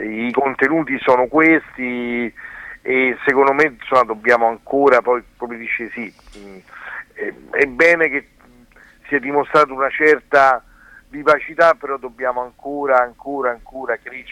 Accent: Piedmont, Italy; Siamo tutti della Val di Susa

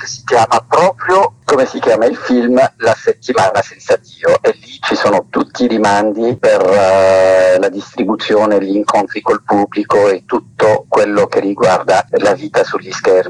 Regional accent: Tunisia; Sono un tunisino che ha vissuto in Italia e ha studiato in Italia, che conosce molto bene la società italiana

